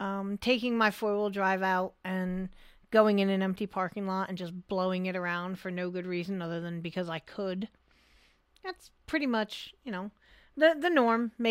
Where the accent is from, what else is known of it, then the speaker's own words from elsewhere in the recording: New England, United States; Obviously, growing up in New England, I've seen more than my fair share and everybody else's fair share of snow.